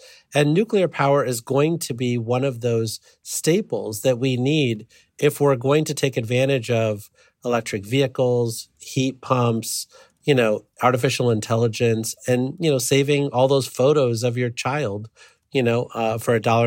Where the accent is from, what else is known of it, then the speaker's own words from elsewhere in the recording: Illinois, United States; I grew up near the Byron nuclear power plant.